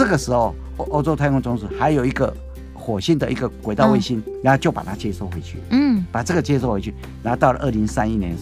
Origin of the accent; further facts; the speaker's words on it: China; 跟我们中国人是不一样、嗯、我们中国人不是有个